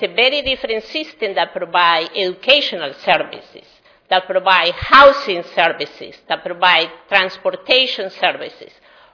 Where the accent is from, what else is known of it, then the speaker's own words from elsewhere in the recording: Colombia; Like myself, I came from Colombia in South America. We come and adjust to the new place, but at the same time, we have to learn the systems.